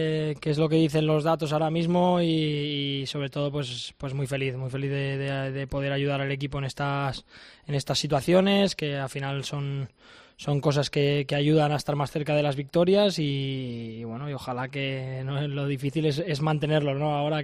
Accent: Valencia, Valencian Community, Spain; Yo cuando estaba en Valencia, sobre todo en mi infancia

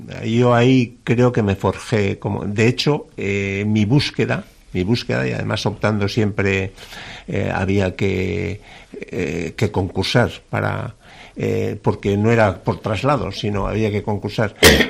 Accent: Tudela, Navarre, Spain; born there; yo soy nacido en Tudela, pero sin embargo mi segunda referencia y afectivamente igual casi la primera es Los Fallos.

